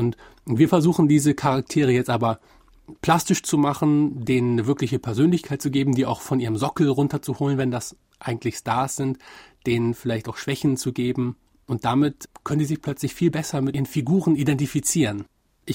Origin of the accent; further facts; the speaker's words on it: Bremen, Germany; born there; dass ich hier an der Basis dieses Projekt machen kann und auch so schön in meiner Geburtsstadt Bremen